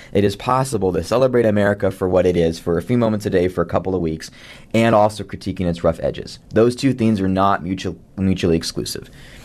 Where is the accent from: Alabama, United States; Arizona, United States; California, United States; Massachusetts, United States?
Arizona, United States; Tucson; I think the title for me, it matches where I'm at as a Tucsonan, as a person, as an American.